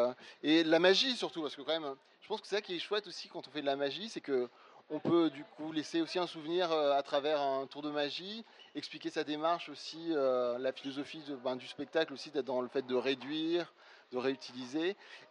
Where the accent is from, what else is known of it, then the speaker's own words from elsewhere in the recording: Toulon, Provence-Alpes-Côte d'Azur, France; parce que j'ai grandi à Toulon avant d'être à Marseille, hein, j'étudiais à Marseille.